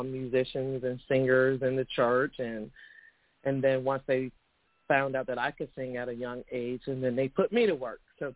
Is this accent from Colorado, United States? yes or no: no; Jacksonville, Florida, United States; Well, I am from Jacksonville, Florida, and my parents, of course, was in church, in Pentecostal church